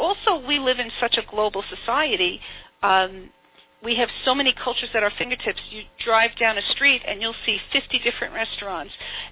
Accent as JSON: {"language": "English", "town": "Brooklyn", "region": "New York", "country": "United States", "tie": "born or raised there", "said": "Well, I was born in the States, in Brooklyn, New York, and brought up here"}